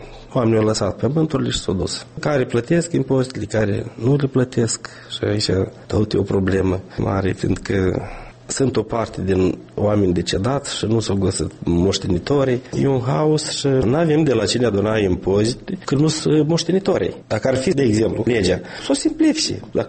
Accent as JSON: {"language": "Romanian", "town": "Valea Trestieni", "region": "Nisporeni District", "country": "Moldova", "said": "La noi în sat, la Valea Trestieni, e catastrofală."}